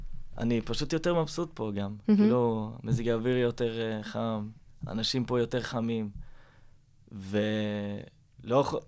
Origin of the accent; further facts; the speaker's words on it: Sweden; now in Israel; כי הגעתי לישראל עם המינוס של השוודים.